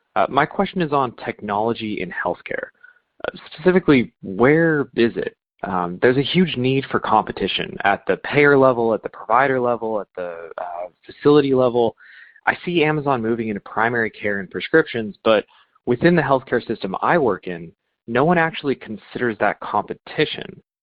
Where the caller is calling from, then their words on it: Los Angeles, California, United States; I'm calling from Los Angeles.